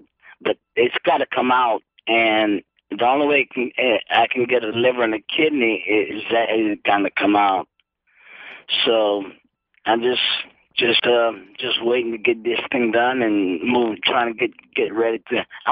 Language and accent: English; Erath, Louisiana, United States; It ain't too big. But it's my hometown, and when I go down there, everybody knows me, you know.